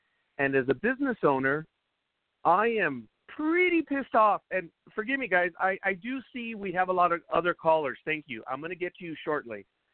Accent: California, United States; I am from California. Yes, you guessed it.

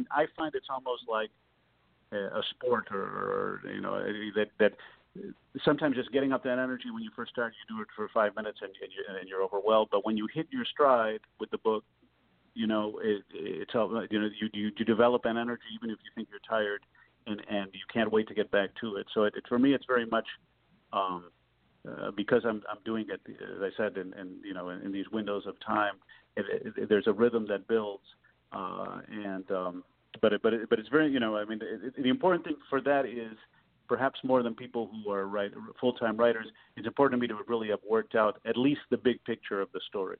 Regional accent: Chicago, Illinois, United States; they don't necessarily know that I'm a kid from the South Side of Chicago.

